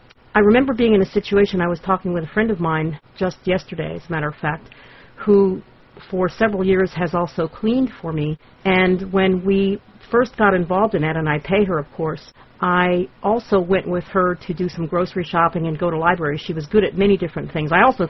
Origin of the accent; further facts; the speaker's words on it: Ohio, United States; I'm from Ohio.